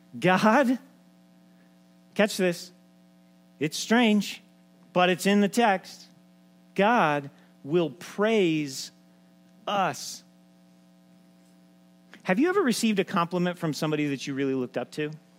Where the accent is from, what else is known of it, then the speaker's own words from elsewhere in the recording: California, United States; I'm sorry. I grew up in California.